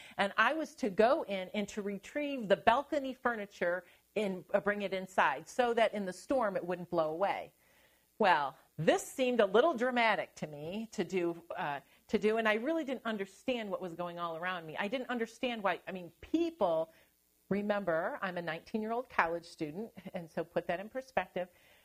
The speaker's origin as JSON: {"language": "English", "region": "Midwest", "country": "United States", "tie": "born or raised there", "said": "Now, I had grown up in the Midwest, and growing up in the Midwest, you frequently had tornado warnings."}